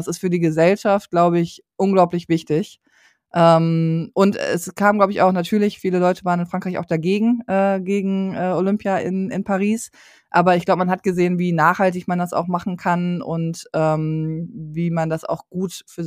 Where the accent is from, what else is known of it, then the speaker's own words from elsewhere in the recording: Essen, North Rhine-Westphalia, Germany; ich bin ja geboren und aufgewachsen in Essen. Also ich bin ja ein Ruhrpott-Kind. Ich weiß nicht, ob man es hört.